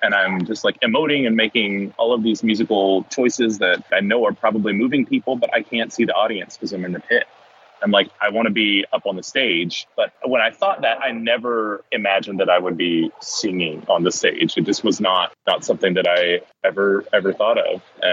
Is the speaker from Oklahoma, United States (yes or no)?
yes; Oklahoma, United States; Yeah, so I'm Choctaw from the Choctaw Nation of Oklahoma. My dad is full-blood Choctaw. My mom was almost full-blood.